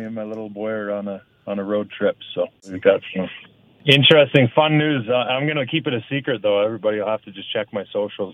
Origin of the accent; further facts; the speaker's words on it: Stavely, Alberta, Canada; The next day, the 15th, we travel all the way back to Stavely, my hometown, my stomping grounds.